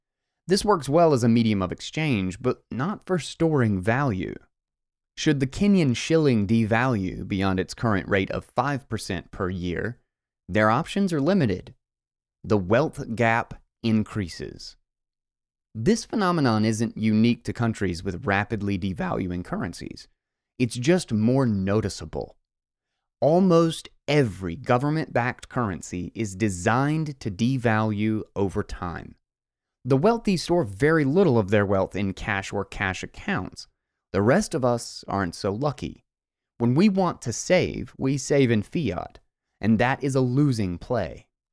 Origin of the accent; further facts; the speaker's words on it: United States; Bitcoin can also help solve problems in countries with healthier economies, including the US, my home country.